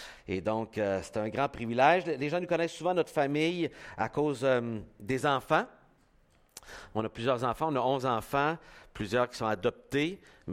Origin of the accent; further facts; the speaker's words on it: Saint-Prime, Quebec, Canada; nous autres, on vient de Saint-Prime originalement.